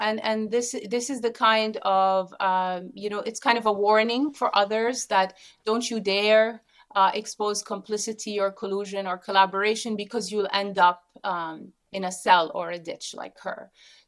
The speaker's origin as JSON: {"language": "English", "country": "Jordan", "tie": "born or raised there", "said": "Even I grew up in, I grew up in Jordan. It's a police state."}